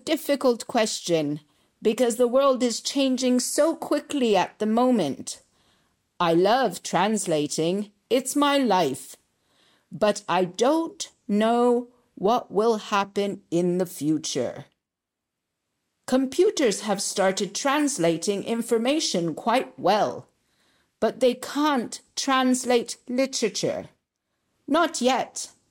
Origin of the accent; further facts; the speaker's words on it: Germany; first language German; English is a second language; I'm from Germany and my mum is French, so I have always spoken French and German. And I studied English and Italian at school and university.